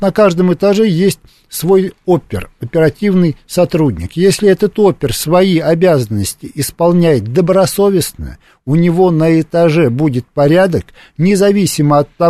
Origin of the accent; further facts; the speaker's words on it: Moscow, Russia; Я родился в Москве и всю жизнь прожил в Москве и, надеюсь, доживу в Москве